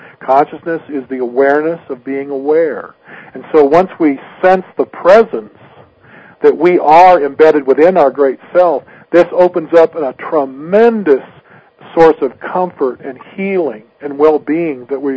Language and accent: English; Washington, United States; also born or lived in Seattle; I was born in Seattle, Washington, and raised about 30 miles south of there at the base of Mount Rainier, Washington.